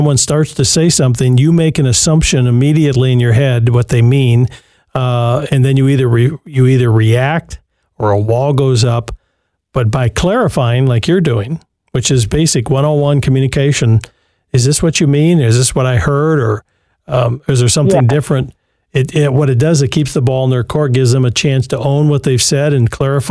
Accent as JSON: {"language": "English", "town": "Berkley", "region": "Michigan", "country": "United States", "tie": "born or raised there", "said": "My hometown, I grew up there. 12 Mile and Woodward, Berkeley. Went to Anderson Junior High School."}